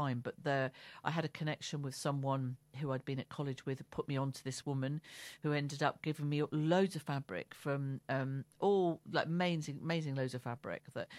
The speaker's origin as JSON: {"language": "English", "town": "Gravesend", "region": "South East England", "country": "United Kingdom", "tie": "born or raised there", "said": "I grew up in Gravesend, so I went there, and so there was a connection there with Maidstone."}